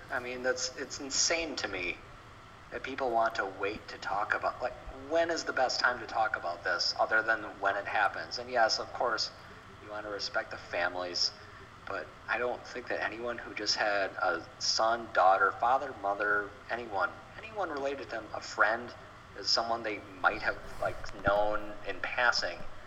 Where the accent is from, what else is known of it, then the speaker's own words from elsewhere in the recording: Wisconsin, United States; I mean, God, we're all from Wisconsin. We all know people that love hunting